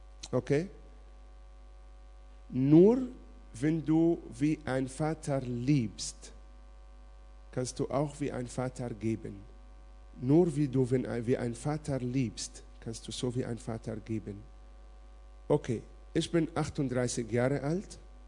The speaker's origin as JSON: {"language": "German", "town": "Ulm", "region": "Baden-Württemberg", "country": "Germany", "said": "Ich komme aus Ulm, sie kommen aus Weikersheim."}